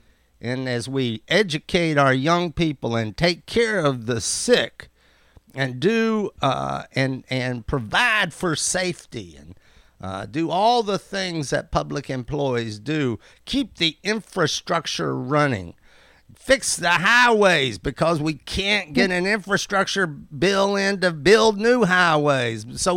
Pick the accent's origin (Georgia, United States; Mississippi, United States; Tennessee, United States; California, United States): Tennessee, United States; Obion; also born or lived in Missouri; I'm originally from Obion, Tennessee, a little town that used to have 1,500 people in it.